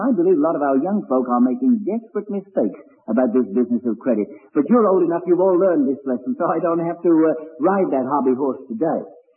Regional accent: England, United Kingdom; Being an Englishman, I like walking.

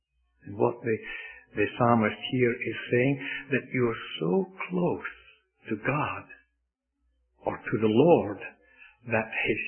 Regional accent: Scotland, United Kingdom; When I was growing up in Scotland, we heard a lot about this word.

